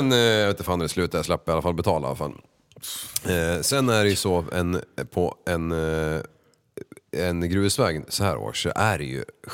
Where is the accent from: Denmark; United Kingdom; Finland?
Finland; Jag är finlandssvensk.